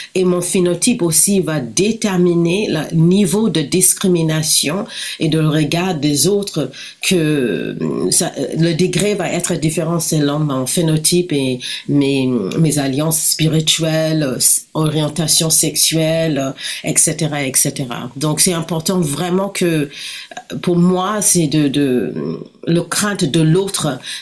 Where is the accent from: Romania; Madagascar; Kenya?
Kenya; je viens du Kenya, qui est l'est de l'Afrique.